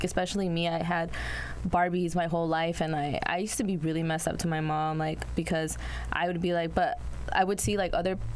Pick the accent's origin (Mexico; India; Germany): Mexico; Oaxaca; now in United States; I always felt like I was different from others because of the fact that I came from Oaxaca and I couldn't really make myself, like, comfortable in the United States